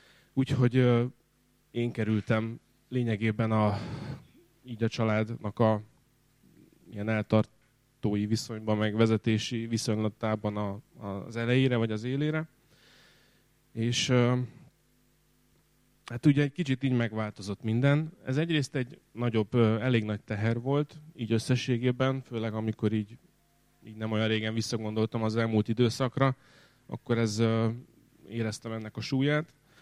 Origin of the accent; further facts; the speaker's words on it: Kaposvár, Somogy, Hungary; Én Kaposváron születtem, és ott nőttem föl. Alapvetően egy nem hívő, istentelen, vagy ateista családban.